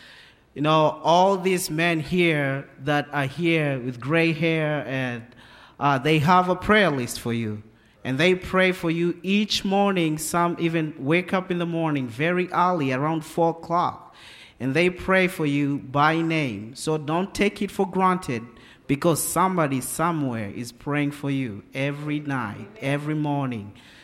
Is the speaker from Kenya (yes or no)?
yes; Kenya; I'm from Kenya, and you all know me. And if you don't know me … all the way from Kenya, Africa.